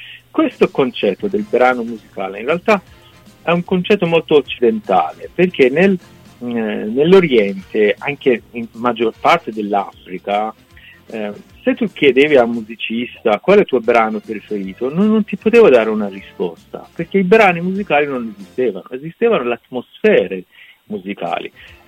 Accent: Iran; Italian is a second language; now in Italy; qua mi sento straniero, vado in Iran, mi sento straniero nel mio paese

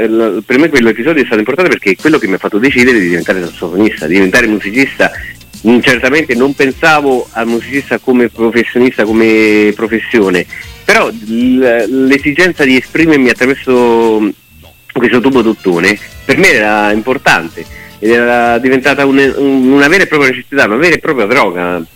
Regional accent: Naples, Campania, Italy; io da buon napoletano

